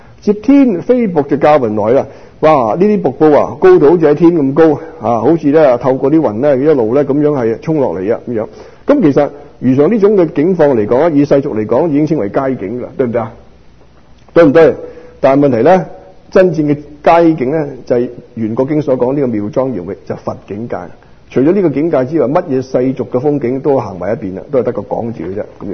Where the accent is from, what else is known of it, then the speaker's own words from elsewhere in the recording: Guangdong, China; 我們廣東人俗語講得到喊三聲